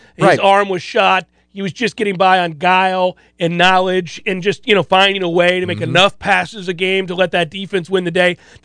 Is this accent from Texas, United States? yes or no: no; Florida, United States; We're also both from the Tampa St. Pete area, grew up down there, various places, and love the Tampa Bay Buccaneers.